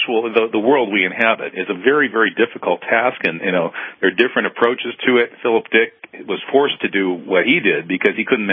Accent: Midwest, United States; I grew up in the Midwest too.

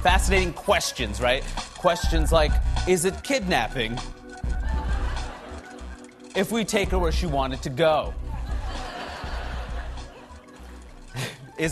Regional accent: Queens, New York, United States; So I grew up in Queens, New York. Whenever I fly home, my father will still pick me up at the airport, which is really sweet of him.

